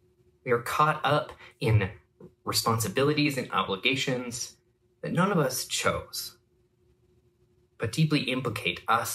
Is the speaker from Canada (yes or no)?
yes; Calgary, Alberta, Canada; born there; I was born on Treaty 7 land in Calgary, Alberta, Canada."